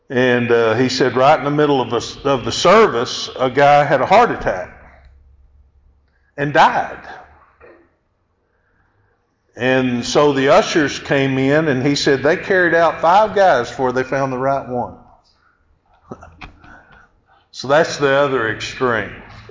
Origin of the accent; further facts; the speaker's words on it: Hilton, Oklahoma, United States; I've told you before that I grew up in the Shell Street Church of Christ in Hilton, Oklahoma.